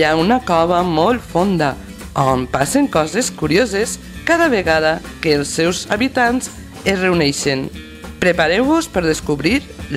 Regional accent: Pego, Valencian Community, Spain; Sóc de Pego.

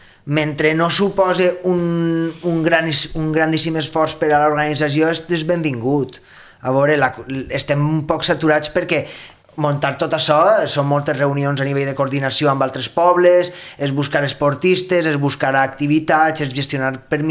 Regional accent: Colombia; Catalan is a second language; moved away as an adult; now in Spain; Soc de Colòmbia, fa 10 mesos que estic ací i estic fent una excursió per practicar valencià.

